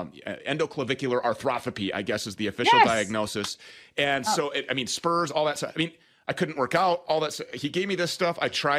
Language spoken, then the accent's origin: English; Minnesota, United States; The hemp is grown right here in my home state of Minnesota.